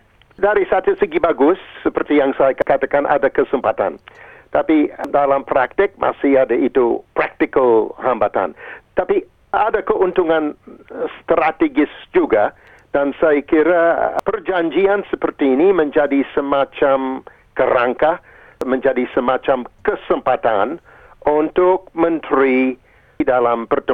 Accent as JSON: {"language": "Indonesian", "country": "Australia", "said": "Saya sebagai orang Australia itu agak concern tentang hambatan yang diciptakan di Australia."}